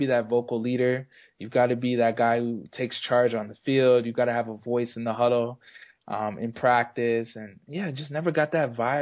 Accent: Canada; I'm Canadian.

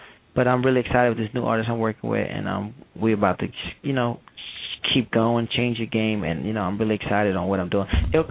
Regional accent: Brooklyn, New York, United States; I'm from the streets. I'm from Brooklyn, New York.

